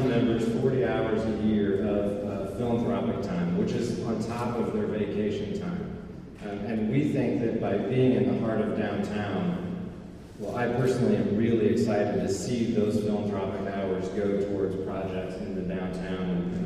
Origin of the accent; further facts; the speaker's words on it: Muncie, Indiana, United States; this is my hometown. I was K through 12 at Burris, graduated from Ball State